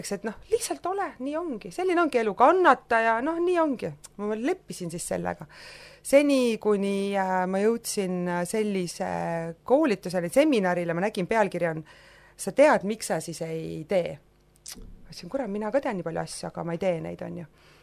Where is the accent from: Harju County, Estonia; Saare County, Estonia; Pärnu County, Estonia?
Pärnu County, Estonia; Vändra; Ma olen pärit Vändrast, Pärnumaalt on ju, ma olen 4-lapselisest perest ja alati, ma olen vanem laps